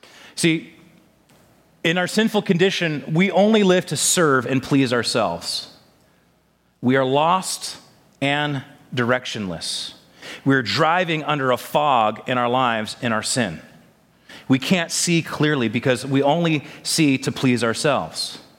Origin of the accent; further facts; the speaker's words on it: California, United States; In fact, growing up in Sonoma County in California, we were blessed with thick tule fog during the summer.